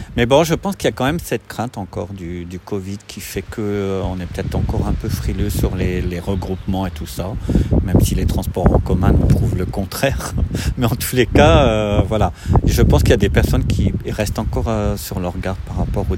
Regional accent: Grenoble, Auvergne-Rhône-Alpes, France; Alors d'origine, je suis de Grenoble. Donc c'est pas très loin, hein. C'est la région Rhône-Alpes, c'est pas loin d'ici.

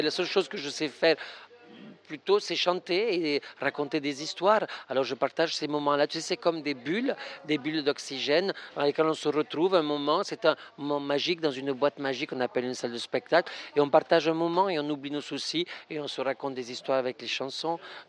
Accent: Andalusia, Spain; accent: southern Spanish; French is a second language; Oui, c'est mon accent qui vient du sud de l'Espagne, où je suis né, où j'ai grandi.

